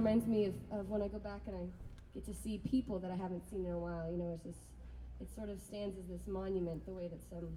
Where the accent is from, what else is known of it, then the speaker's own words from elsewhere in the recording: Southwest, United States; But it was never as green at those festivals that I grew up in the Southwest.